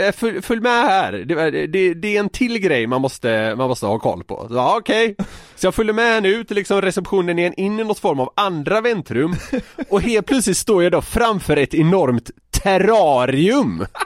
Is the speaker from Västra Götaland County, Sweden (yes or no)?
yes; Gothenburg, Västra Götaland County, Sweden; skulle jag åka ner till Göteborg en helg där jag är ifrån